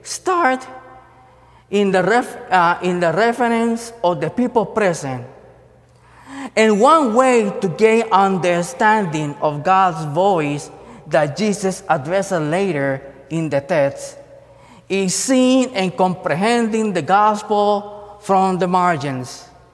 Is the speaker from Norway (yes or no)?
no; Puerto Rico; first language Spanish; English is a second language; I speak Spanish as my first language. So right away, oh, you're Mexican. Well, Spanish is speak worldwide, not just in Mexico. Or, well, what's going on back in Venezuela? You are Latino. Well, I'm Puerto Rican.